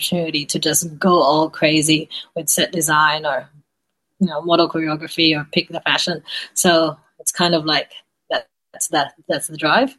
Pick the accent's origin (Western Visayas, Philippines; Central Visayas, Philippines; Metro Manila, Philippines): Western Visayas, Philippines; Iloilo; I grew up in Iloilo